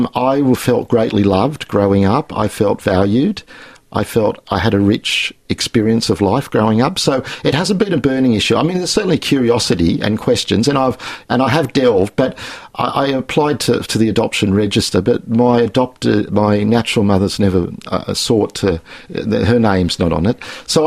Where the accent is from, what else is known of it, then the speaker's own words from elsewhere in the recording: Windsor, New South Wales, Australia; Well, we grew up in Western Sydney, in Windsor, which is sort of a semi-rural area